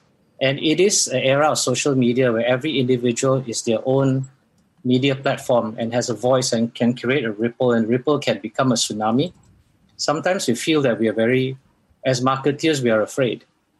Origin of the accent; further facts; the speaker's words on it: Malaysia; as a Malaysian